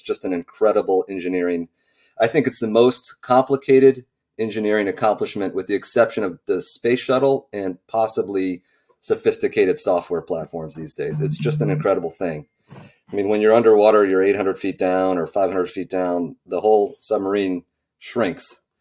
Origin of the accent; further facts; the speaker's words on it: Cleveland, Ohio, United States; By the way, Ari, I'm from Cleveland, or the outskirts of Cleveland. So great to talk with a fellow Ohioan.